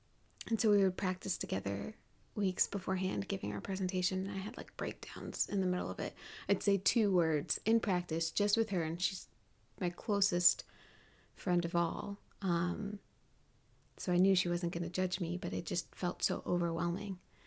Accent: United States; accent: American; if you can't tell by my accent, I'm American and I love football, American football.

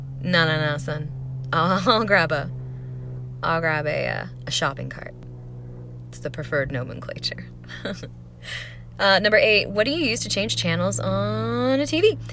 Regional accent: the South, United States; accent: southern; maybe I'll play up my southern accent a little bit, because it's there when I get lazy, like when I talk too fast, or if I get tipsy, then it's there.

